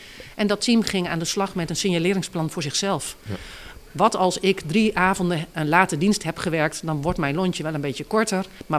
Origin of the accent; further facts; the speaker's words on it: Drenthe, Netherlands; in de omgeving waar ik vandaan kom, Drenthe